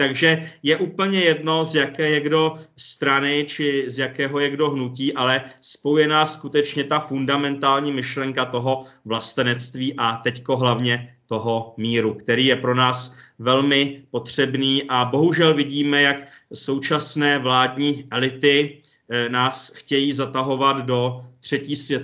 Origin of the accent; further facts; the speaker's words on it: Tábor, South Bohemian Region, Czechia; jednak je to třeba tady u nás v Táboře, protože já jsem z Tábora